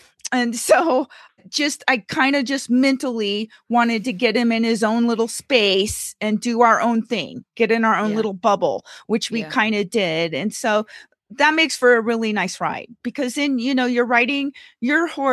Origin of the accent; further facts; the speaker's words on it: Gardnerville, Nevada, United States; from Gardnerville, Nevada